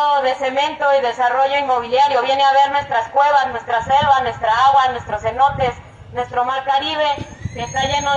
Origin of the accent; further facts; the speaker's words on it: Quintana Roo, Mexico; estamos viviendo aquí en Quintana Roo, en el estado que habitamos. Muchas de las personas que estamos aquí venimos del norte de Quintana Roo